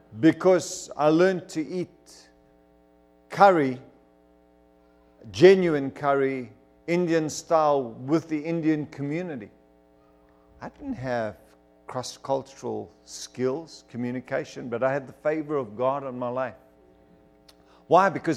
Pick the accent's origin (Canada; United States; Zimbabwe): Zimbabwe; now in South Africa; I'm an English-speaking South African. My name is Afrikaans, but I'm English. Why? Because I was born in Zimbabwe. I grew up in Zimbabwe. I'm not a South African man. I'm actually a Rhodesian. I went to school there. I only left when the war escalated.